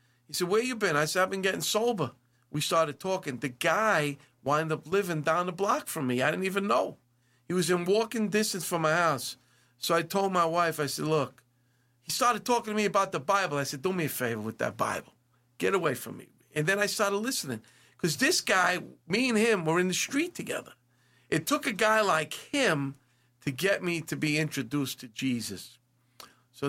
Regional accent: Brooklyn, New York, United States; I'm from Brooklyn. I don't know none of this stuff.

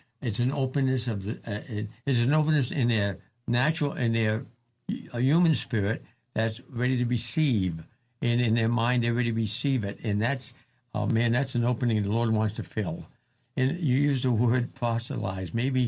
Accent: New Hampshire, United States; I'm from New Hampshire.

